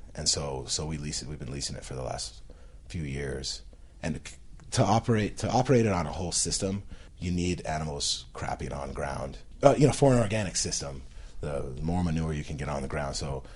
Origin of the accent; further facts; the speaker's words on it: Philippines; And so in my hometown we got a couple Filipinos, including myself.